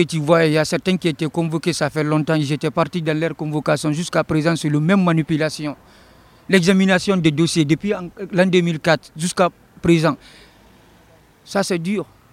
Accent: Guinea; French is a second language; De la Guinée. Je suis originaire de la Guinée.

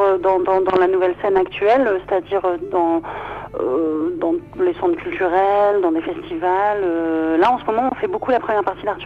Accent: Hauts-de-France, France; nous on est de Picardie, donc on connaît bien la région quand même

